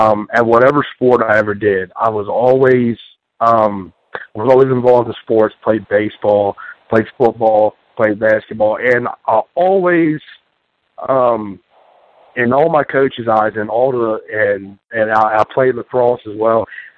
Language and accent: English; Maryland, United States; Yes, sir. I was born and raised in Dorchester County, which is where Wolford is. I grew up on the water.